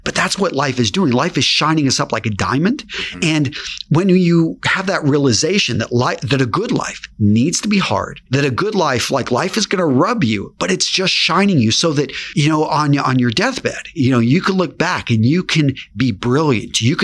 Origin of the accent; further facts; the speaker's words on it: Midland, Texas, United States; also born or lived in Oxnard; I was raised pretty much in Midland, Texas. Midland, okay. Odessa, that area, small town outside of Midland called Greenwood. So I'd grown up in small towns